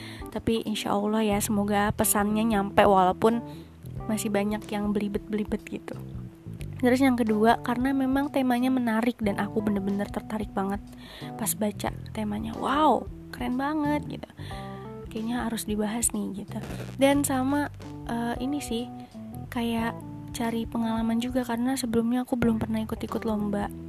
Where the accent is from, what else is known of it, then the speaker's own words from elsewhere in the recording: Jakarta, Indonesia; born there; now in Bogor, Indonesia; Umurku 20 tahun. Aku seorang perempuan, lahir di Jakarta. Dan saat ini domisilinya tinggalnya itu di daerah Bogor.